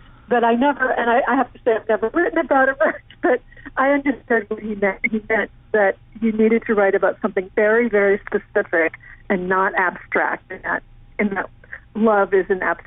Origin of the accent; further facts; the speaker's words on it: Louisiana, United States; I grew up near Lake Pontchartrain, on Williams Boulevard between Lake Pontchartrain and the Mississippi.